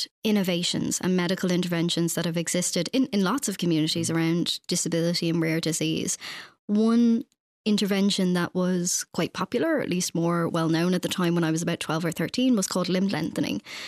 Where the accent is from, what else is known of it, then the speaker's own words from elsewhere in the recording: Finglas, Leinster, Ireland; also born or lived in Navan; We grew up in Finglas and then moved out to Navan in County Meath, where it was not where you lived, but how you lived